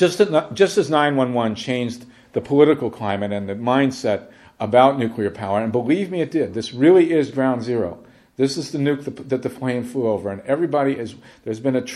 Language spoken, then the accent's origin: English; Ohio, United States; born or raised there